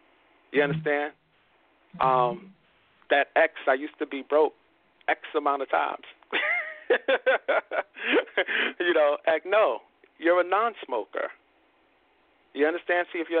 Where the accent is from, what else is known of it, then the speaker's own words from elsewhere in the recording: Brooklyn, New York, United States; I'm from Brooklyn. I'm a guy from Brooklyn. You know what I'm saying? I grew up, you know, Lafayette Gardens.